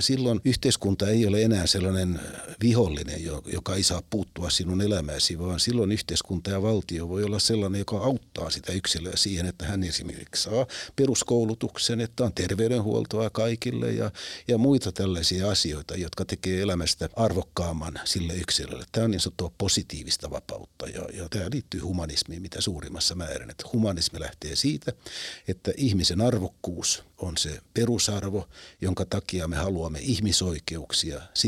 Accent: Vaasa, Ostrobothnia, Finland; Mä olin lapsena Vaasassa syntynyt aika vaatimattomiin oloihin

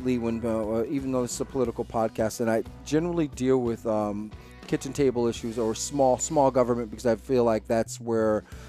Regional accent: Massachusetts, United States; I come from Massachusetts

